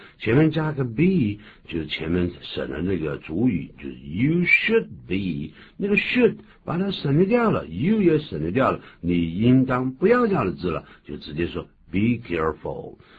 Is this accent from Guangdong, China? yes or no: yes; Guangdong, China; accent: Cantonese; 还好呢，这个我的乡音还不重，如果是加一个浓重的广东腔的话